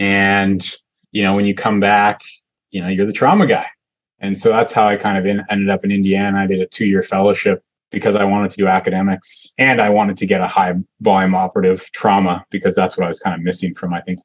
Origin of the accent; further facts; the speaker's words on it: East Coast, Canada; born there; I'm Canadian. I was born on the East Coast of Canada, although I did all my medical training in Ontario.